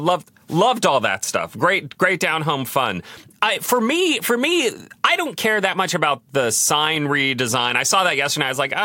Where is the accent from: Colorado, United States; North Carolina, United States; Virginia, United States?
Virginia, United States; also born or lived in Arkansas / Florida; I was born in Arkansas, spent time in Florida and Virginia, spent most of my time in Virginia growing up.